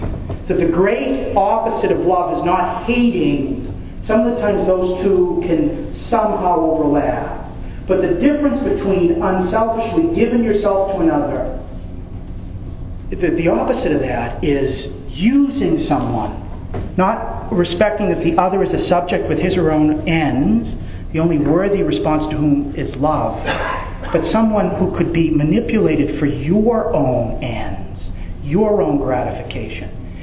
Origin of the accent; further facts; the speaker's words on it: Lowell, Massachusetts, United States; 80% of the people growing up in Lowell were Catholic, and even my public school teacher would remind us when holy days of obligation were.